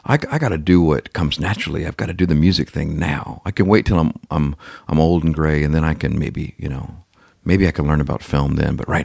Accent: Stockton, California, United States; I grew up in Northern California, a town called Stockton, straight up, you know, from Los Angeles, about 5.5 hours.

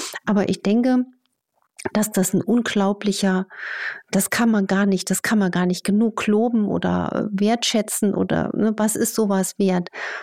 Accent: Germany; wir sind ja in der Grenzregion groß geworden

